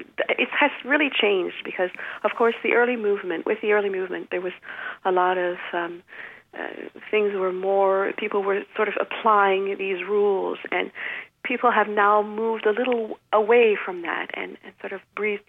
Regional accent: Toronto, Ontario, Canada; also born or lived in Quebec; I was born in Quebec, and we moved to Ontario, to Toronto, when I was a small child.

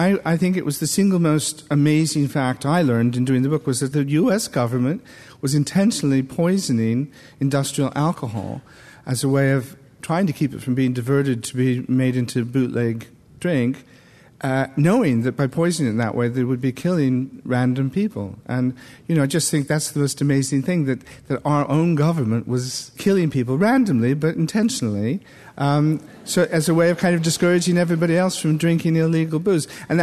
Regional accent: Iowa, United States; I think a lot of it is to do with growing up in Iowa, particularly in the 50s.

